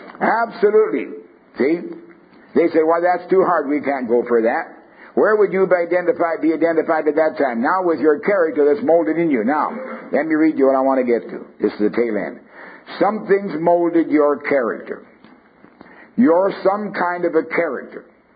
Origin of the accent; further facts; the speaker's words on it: Canada; I was brought up in Canada on like a semi-farm. It was like in the town limits, but we had acreage.